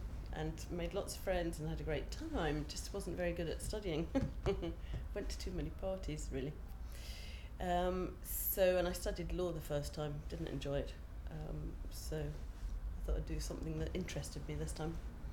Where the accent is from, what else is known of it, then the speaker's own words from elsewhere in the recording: Edinburgh, Scotland, United Kingdom; I am, God, I can't remember, 48, I think, and I come from Edinburgh.